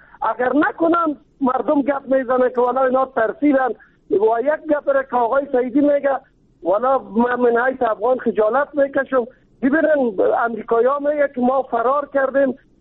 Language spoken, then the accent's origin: Persian; Kabul, Afghanistan; ما از کابل هستیم